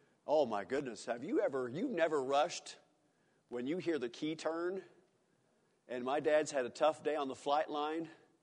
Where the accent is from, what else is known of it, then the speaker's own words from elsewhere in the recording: North Dakota, United States; born there; I used to live, my mom and dad, when we lived in Towner, North Dakota. I was born in North Dakota, so if that's any reason why I'm weird, there you go.